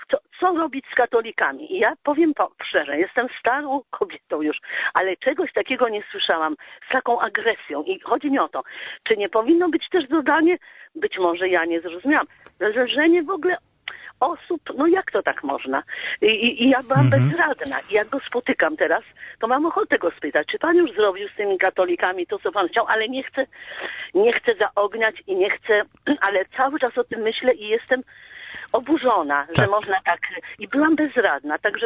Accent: Warsaw, Masovian Voivodeship, Poland; a ja z Warszawy, w Warszawie jestem

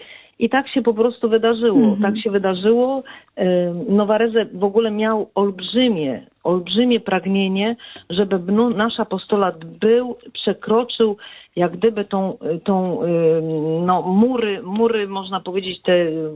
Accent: Szczecin, West Pomeranian Voivodeship, Poland; ze Szczecina byliśmy

